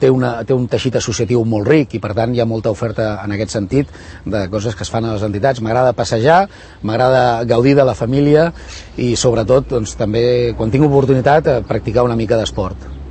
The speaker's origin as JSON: {"language": "Catalan", "town": "Barcelona", "region": "Catalonia", "country": "Spain", "tie": "born there", "lives_now": "Sant Cugat, Spain", "said": "tinc 47 anys, soc nascut a Barcelona, però fa més de 25 anys que visc a Sant Cugat."}